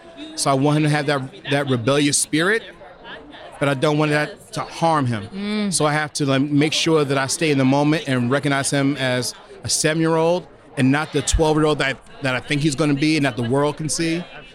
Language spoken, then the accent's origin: English; Newark, New Jersey, United States; I grew up in Newark, so like I'm the poster child for that.